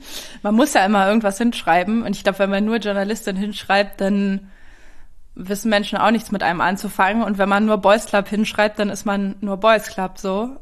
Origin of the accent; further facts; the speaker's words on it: East Germany, Germany; einfach Ostdeutschland, ich komme aus Ostdeutschland